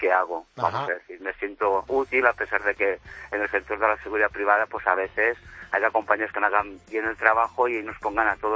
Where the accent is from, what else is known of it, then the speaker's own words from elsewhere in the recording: Catalonia, Spain; accent: Catalan; yo no puedo negar que a lo mejor tengo el acento catalán, no es de los más cerrados, pero me dicen, soy catalán, pues tampoco me tengo por qué amagar porque sea catalán. No tengo ningún complejo por ser catalán.